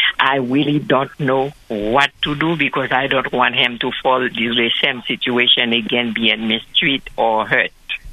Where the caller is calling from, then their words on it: Atlanta, Georgia, United States; I'm calling you from Atlanta, Georgia.